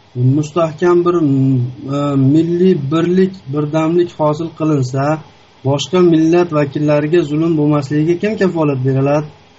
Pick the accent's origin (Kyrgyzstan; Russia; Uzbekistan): Russia; Yekaterinburg, Sverdlovsk Oblast; Shunda men o'zim Yekaterinburgdanman. Sverdlov shahridan.